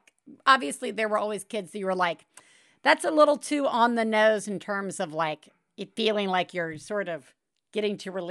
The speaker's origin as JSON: {"language": "English", "region": "Deep South", "country": "United States", "tie": "born or raised there", "said": "growing up in the Deep South and the girl who came to my sister's Halloween party dressed as Eve"}